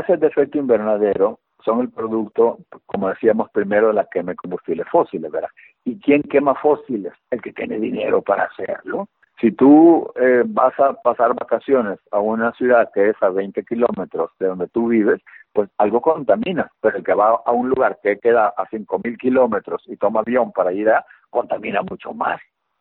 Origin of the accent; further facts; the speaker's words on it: El Salvador; Fíjate lo que está pasando aquí en mi país, El Salvador.